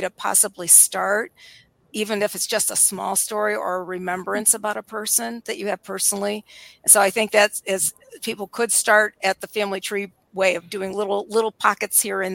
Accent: Akron, Ohio, United States; now in Central Ohio, United States; And then I'm from Akron, Ohio

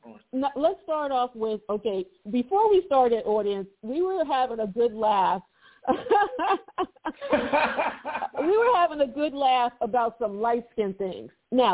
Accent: United States; Like, I'm American, right? What do I know?

